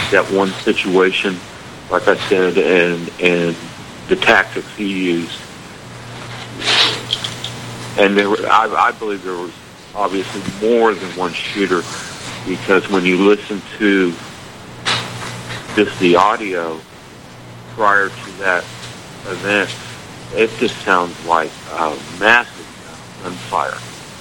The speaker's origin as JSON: {"language": "English", "town": "Dallas", "region": "Texas", "country": "United States", "tie": "born or raised there", "said": "I grew up in Dallas."}